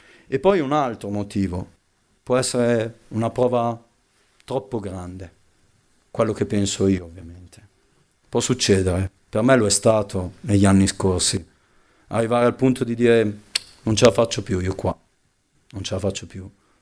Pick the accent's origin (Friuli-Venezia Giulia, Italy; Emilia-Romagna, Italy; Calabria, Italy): Emilia-Romagna, Italy; Piacenza; C'è un fratello con cui sono cresciuto a Piacenza